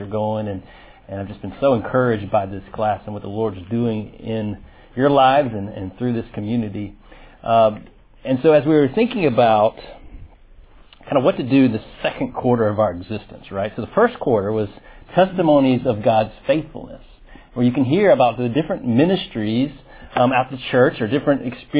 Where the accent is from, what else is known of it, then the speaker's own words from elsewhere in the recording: South Carolina, United States; now in Birmingham, United States; I'm obviously not from Birmingham. I'm from South Carolina, but coming here almost 10 years ago